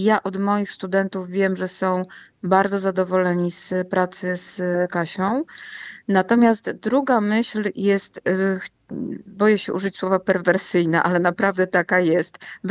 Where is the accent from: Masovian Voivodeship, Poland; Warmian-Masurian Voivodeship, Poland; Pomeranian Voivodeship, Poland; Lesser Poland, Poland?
Lesser Poland, Poland; Kraków; Ja jestem z Podgórza, nie jestem z Nowej Huty